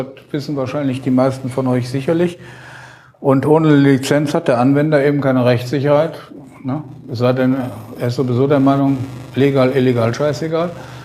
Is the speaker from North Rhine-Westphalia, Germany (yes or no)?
yes; Düsseldorf, North Rhine-Westphalia, Germany